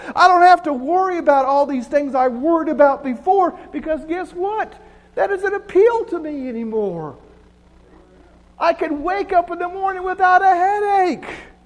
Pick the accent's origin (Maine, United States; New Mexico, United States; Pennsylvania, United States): New Mexico, United States; See, Melissa and I are not from around here. I'm from New Mexico.